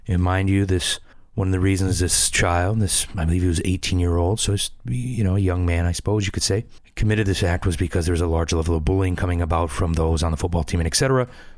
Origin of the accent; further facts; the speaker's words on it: Michigan, United States; I was reading some news coming out of my home state of Michigan.